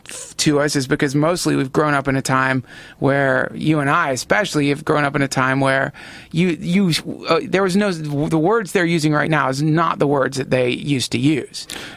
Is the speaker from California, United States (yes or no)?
no; North Carolina, United States; I grew up in North Carolina